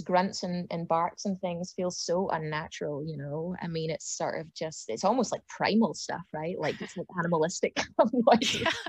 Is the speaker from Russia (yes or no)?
no; Scotland, United Kingdom; now in Los Angeles, United States; I mean, I was born in Glasgow, but I grew up in a tiny village outside of Glasgow, you know.